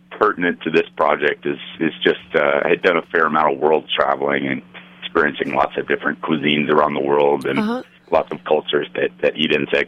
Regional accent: Arizona, United States; also born or lived in California / Colorado; now in Utah, United States; Kind of all over the West. I grew up in Arizona, lived in California, lived in Colorado, and now I'm in Utah, yeah.

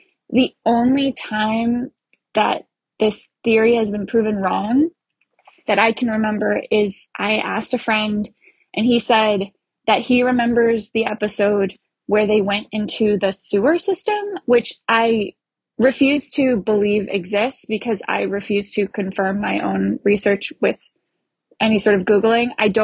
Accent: New Hampshire, United States; I'm from New Hampshire.

